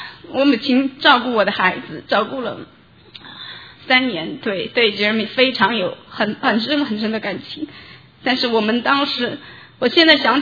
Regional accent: Wuxi, Jiangsu, China; moved away as an adult; now in United States; 我老家在无锡，去南京大学读书的时候，包括我来美国之前，因为我来美国之前已经工作很多年，十几年

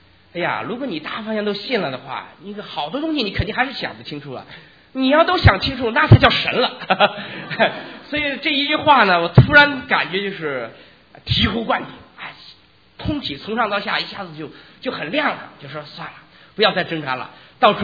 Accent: China; 我们从大陆来的一些这个无神论的自然科学的这个学去学自然科学的这么一个背景吧

